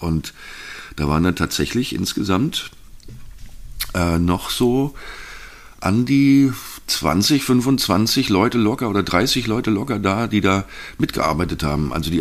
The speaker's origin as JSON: {"language": "German", "region": "Bavaria", "country": "Germany", "said": "Genauer gesagt war das in Unterfranken. Ist ja außerhalb von Deutschland, da komme ich nämlich her. Ich bin gar nicht deutsch, ich bin Unterfranke."}